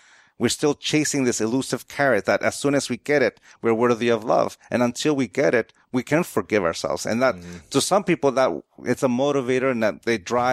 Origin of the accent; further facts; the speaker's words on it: San Diego, California, United States; San Diego Padres. I was born and raised in San Diego.